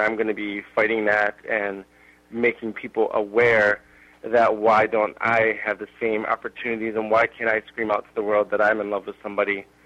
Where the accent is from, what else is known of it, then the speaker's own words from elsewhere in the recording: New York, United States; The thing is that I was from New York.